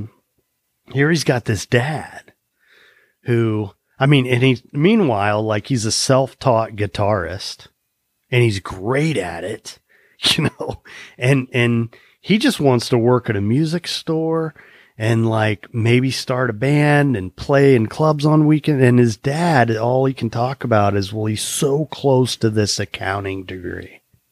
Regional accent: Midwest, United States; work ethic was a big thing in the home where I grew up, and I'm a Midwesterner.

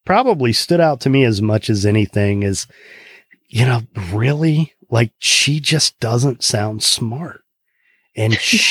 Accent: Indiana, United States; I grew up in Indiana. My first involvement in politics was being a poll worker for the Republican Party of my county.

